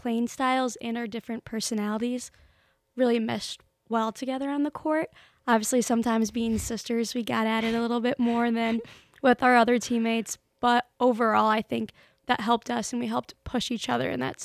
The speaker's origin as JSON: {"language": "English", "region": "Ohio", "country": "United States", "said": "just to stay in state since we're from Ohio."}